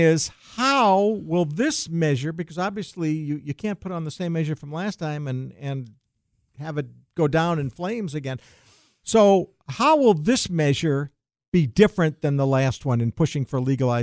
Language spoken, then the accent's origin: English; Boston, Massachusetts, United States; This is my hometown.